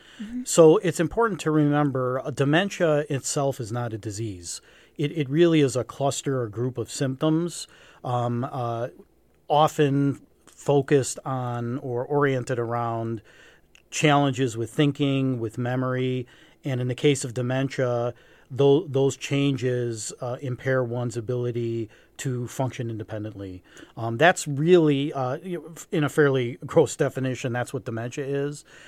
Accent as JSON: {"language": "English", "region": "Minnesota", "country": "United States", "said": "You know, I'm from Minnesota originally."}